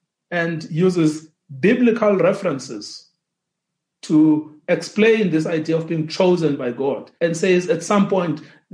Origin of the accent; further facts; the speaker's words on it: Eastern Cape, South Africa; And I grew up in the Transkei.